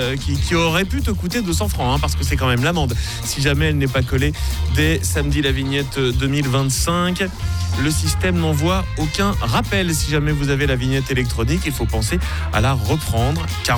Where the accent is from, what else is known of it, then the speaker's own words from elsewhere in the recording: Switzerland; Ça finance l'entretien, l'exploitation, le développement des autoroutes chez nous en Suisse.